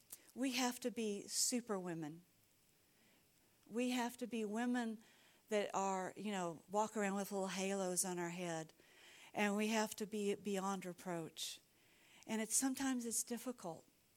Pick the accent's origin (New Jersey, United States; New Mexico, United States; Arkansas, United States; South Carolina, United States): New Mexico, United States; Bloomfield; born there; Because I was born in this country. I was born in Bloomfield, New Mexico.